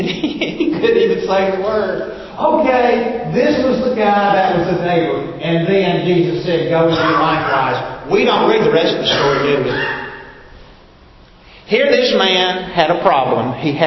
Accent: Birmingham, Alabama, United States; and sadly, in some parts of our country, growing up in Birmingham

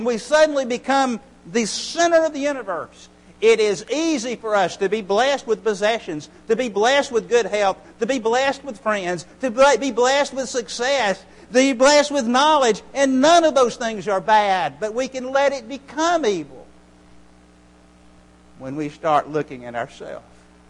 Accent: Birmingham, Alabama, United States; wow, I grew up in Birmingham. I could move Red Mountain.

